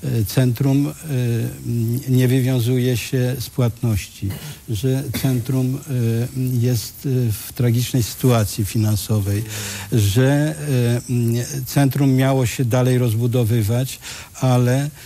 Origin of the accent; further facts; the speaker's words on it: Białystok, Podlaskie Voivodeship, Poland; chociaż jestem z Białegostoku